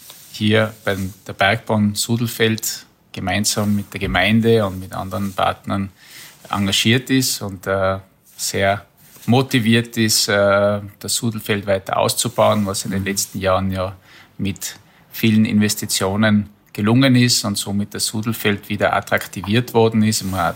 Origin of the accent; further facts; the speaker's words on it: Tyrol, Austria; Ich komme ja aus dem Bezirk Kitzbühel. Wir sind touristisch sehr intensiv bewirtschaftet, kann man sagen, und kommen aus einer sehr intensiven Tourismusregion heraus.